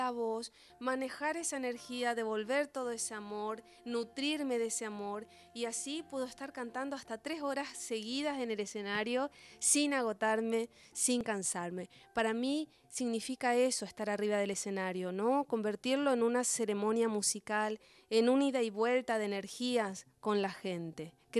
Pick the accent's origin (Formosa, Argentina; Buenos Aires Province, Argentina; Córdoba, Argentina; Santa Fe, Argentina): Formosa, Argentina; Clorinda; Sin embargo, mi infancia en Clorinda fue lo mejor que yo tengo